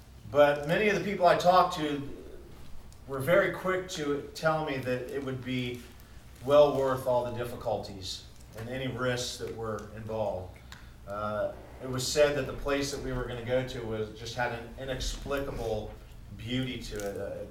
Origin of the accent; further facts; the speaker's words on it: Fort Lauderdale, Florida, United States; Growing up in Fort Lauderdale, it was asphalt and concrete. And here I am, you know, thousands of miles away in southwestern Montana with trees and mountains.